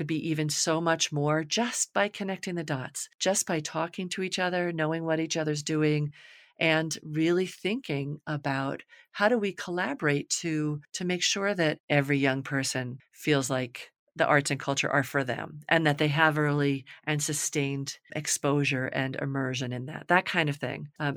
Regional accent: New York, United States; I grew up right on the Hudson River, in the Hudson River Valley.

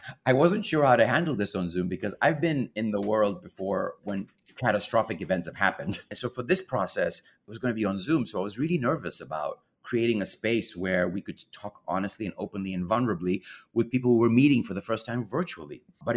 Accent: Kenya; now in United States; because I grew up in Kenya

